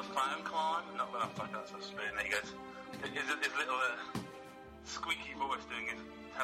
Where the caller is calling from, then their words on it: Peckham Rye, London, United Kingdom; I'm calling from Peckham Rye.